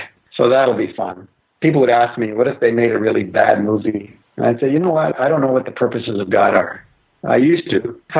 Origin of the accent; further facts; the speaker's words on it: Indonesia; also born or lived in Canada; I'm Canadian born, grew up in Indonesia, dual citizen now.